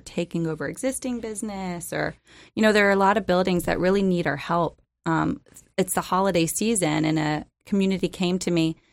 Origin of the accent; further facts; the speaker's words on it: Charleston, South Carolina, United States; I'm from Charleston, South Carolina.